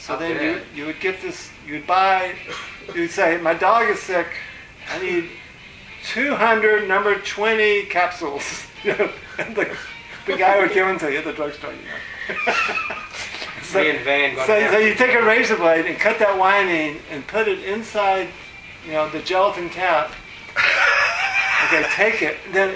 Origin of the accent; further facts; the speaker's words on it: the South, United States; And so I'm from the South, and I said, you know, I really don't think it's a good thing to say that you're totally disabled.